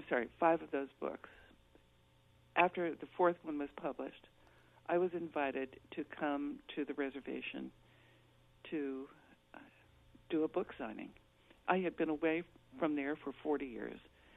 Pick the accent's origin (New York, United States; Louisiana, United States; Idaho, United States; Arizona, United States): Arizona, United States; I grew up in Cochise County, but we didn't learn anything about the people who had lived in the desert before we got there.